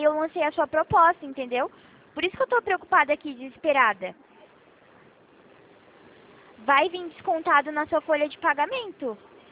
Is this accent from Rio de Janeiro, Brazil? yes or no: no; São Paulo, Brazil; accent: Ceará; also born or lived in Fortaleza; eu tenho o sotaque do Ceará, mas eu sou de São Paulo, tá? Mas eu nasci em Fortaleza, Ceará.